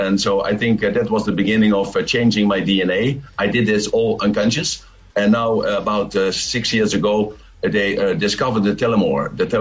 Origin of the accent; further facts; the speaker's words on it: Netherlands; now in Thailand; I'm from Holland, from the Netherlands, but I'm living in Thailand with my babies.